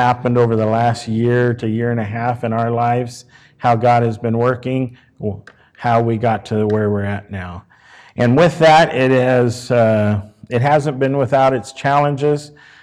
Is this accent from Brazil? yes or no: yes; Brazil; because we're from Brazil